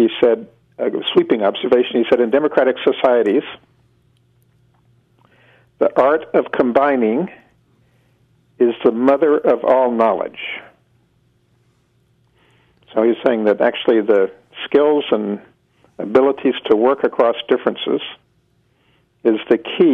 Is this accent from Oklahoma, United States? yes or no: no; Atlanta, Georgia, United States; now in Minnesota, United States; so I grew up in Atlanta in the South. I'm not from the Midwest, but I've been in Minnesota for a long time.